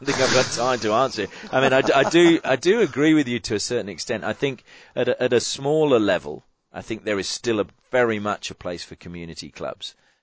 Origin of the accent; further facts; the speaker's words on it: England, United Kingdom; now in Australia; when I was growing up in England, where you've got football clubs, you know, all around the country, they are a reflection on that community.